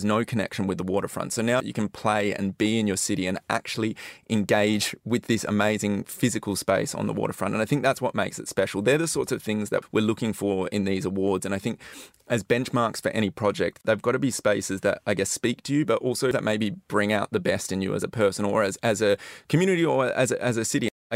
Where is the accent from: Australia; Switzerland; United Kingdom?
Australia; as an Australian as well, I feel the need for that.